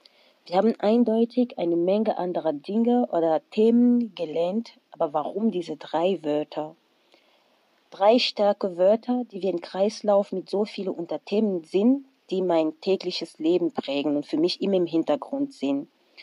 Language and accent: German; Cameroon; now in Germany; ich komme ursprünglich aus Kamerun und studiere BWL an der Fachhochschule Würzburg-Schweinfurt.